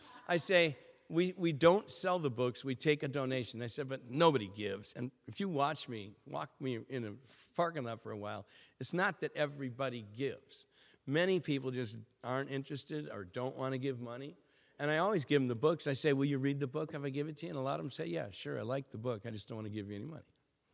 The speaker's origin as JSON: {"language": "English", "country": "Ireland", "said": "I don't really have a problem with that because I'm Irish and I'm a loudmouth idiot."}